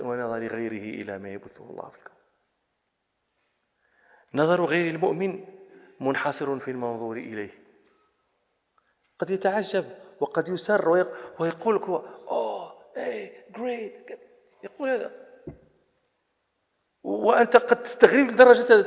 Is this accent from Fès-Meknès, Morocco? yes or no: no; Rabat, Rabat-Salé-Kénitra, Morocco; أنا نشأت في الرباط. الرباط هذه مدينة ليس فيها نخل، هذه مدينة شاطئية، فلست لا أنا ولا أبائي لسنا من أهل البساتين النخل